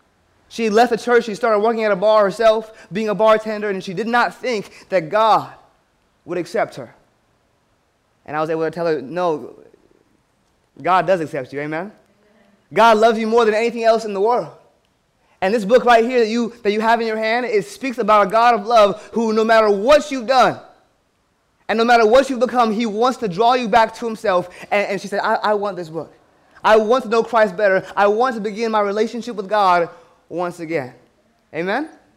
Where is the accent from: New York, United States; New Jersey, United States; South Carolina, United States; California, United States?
California, United States; San Bernardino; moved away as an adult; now in Hawaii, United States; That's where I grew up, in San Bernardino. My grandmother still lives in Loma Linda, had a lot of great memories there, lived there from age 0 to age 16, and then moved to Northern California